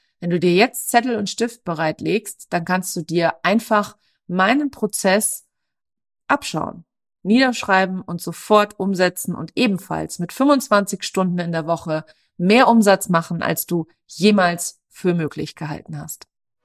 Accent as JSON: {"language": "German", "country": "Germany", "tie": "born or raised there", "said": "weil ich bin mehr oder minder in Diskotheken groß geworden. Meine Eltern hatten ganz viele großartig laufende Diskotheken im Südwesten von Deutschland"}